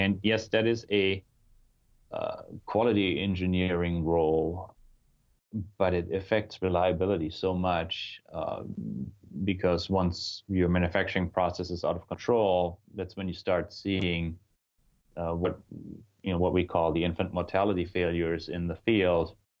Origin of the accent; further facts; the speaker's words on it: Germany; Being German, growing up in Germany, I would think that German cars have a very high quality